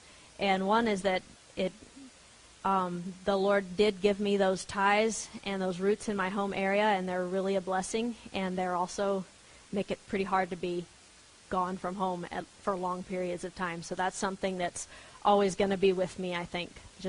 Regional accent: Nueces Canyon, Texas, United States; also born or lived in New Braunfels; I was born in New Braunfels, but I was raised north of Uvalde in a place called Nueces Canyon. It's in the southwestern edge of the hill country. So fairly rural, pretty far out of the way, and my family had been there since the 1860s.

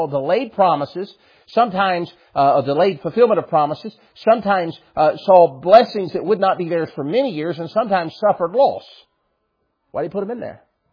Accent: United States; I'm an American, and of all the freedoms and experiences I get

